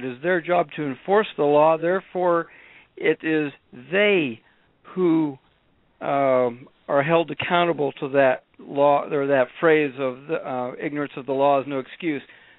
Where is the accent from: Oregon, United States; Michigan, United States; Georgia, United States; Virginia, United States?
Oregon, United States; Crane; I'm Oregon/Utah. … from Crane, Oregon. I'm just here visiting in Utah.